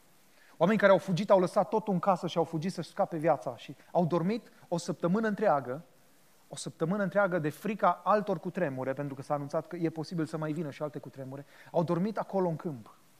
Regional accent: Moldova Nouă, Caraș-Severin, Romania; Am trăit și am crescut la Moldova Nouă

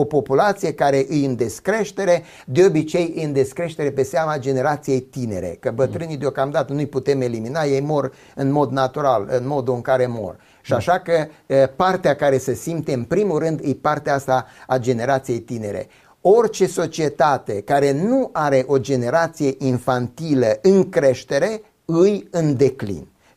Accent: Sâmbăteni, Arad County, Romania; La noi în sat, eu provin dintr-un sat din apropierea Aradului, din Sâmbăteni.

